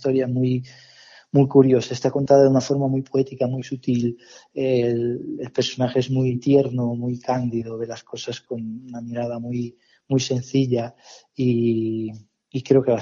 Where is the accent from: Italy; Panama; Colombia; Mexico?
Italy; now in Spain; al ser yo ítalo-español ya, yo llevo aquí 10 años, me siento español a la par que italiano